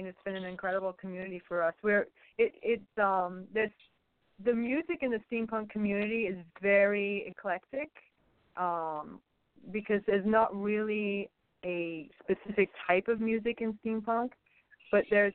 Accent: England, United Kingdom; also born or lived in Lyon, France; now in New York City, United States; Yeah, I was born in France, in Lyon, and I'm half French and half British, actually, and I grew up in England before coming to the U.S.

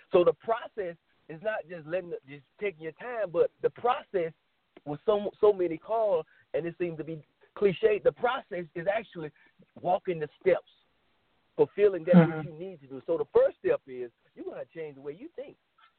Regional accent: Macon, Georgia, United States; You know, I was from Macon, you know, right, and traveled a lot to Atlanta over that way.

